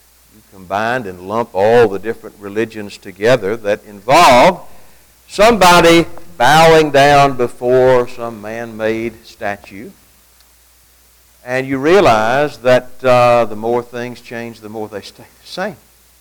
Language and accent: English; Pleasant Grove, United States; And I grew up in Pleasant Grove. You don't just find those on every corner.